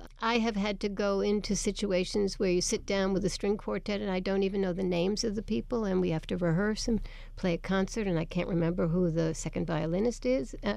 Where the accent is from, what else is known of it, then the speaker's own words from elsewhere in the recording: United States; I am political in that, sure, I'm an American, and I'm really upset about this election, just like all the other Americans.